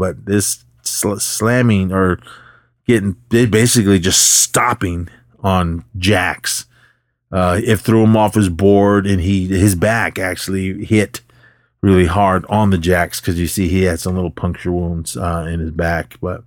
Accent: Oakland, California, United States; when I sit there and think about growing up in Oakland or in the city, bombing down the streets of Oakland or the hills of Oakland

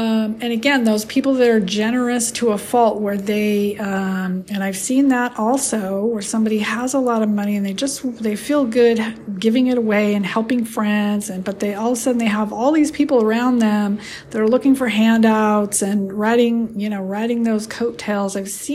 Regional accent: California, United States; So I grew up in a pretty wealthy area in I grew up in California. So, you know, I grew up in a wealthy, in the Bay Area.

